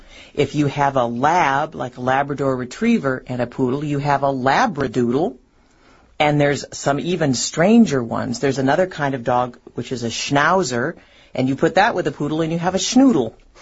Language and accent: English; Montana, United States; I'm here visiting from Montana again